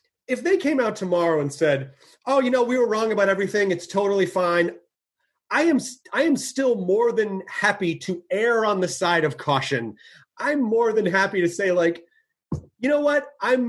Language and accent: English; Louisville, Kentucky, United States; born there; Yeah, I was born in Louisville.